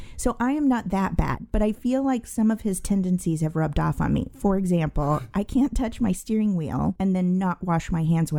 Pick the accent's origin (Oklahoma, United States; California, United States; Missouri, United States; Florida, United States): Missouri, United States; I'm from Missouri.